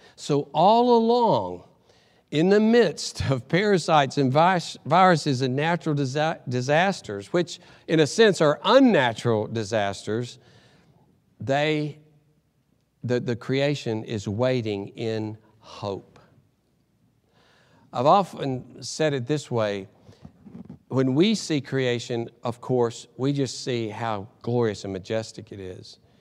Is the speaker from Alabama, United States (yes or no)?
yes; Alabama, United States; I grew up in Alabama, and we would go to the Birmingham Zoo